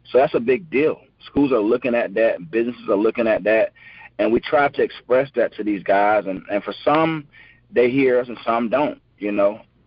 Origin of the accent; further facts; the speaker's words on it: Augusta, Georgia, United States; when I grew up in Augusta, we was talked to crazy, you know.